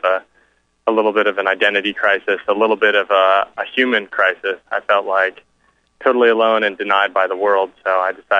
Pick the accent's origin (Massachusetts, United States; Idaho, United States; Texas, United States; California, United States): California, United States; San Francisco; from San Francisco. I grew up in a small town near there.